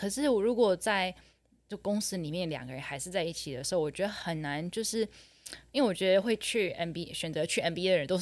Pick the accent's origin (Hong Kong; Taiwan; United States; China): United States; 当时是因为我是在美国长大的